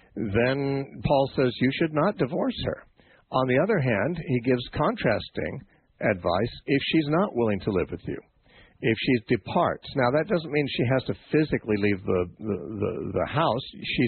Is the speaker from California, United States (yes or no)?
yes; Covina, California, United States; You know, I grew up in Covina from kindergarten through my junior year in high school. I was in, lived in Covina.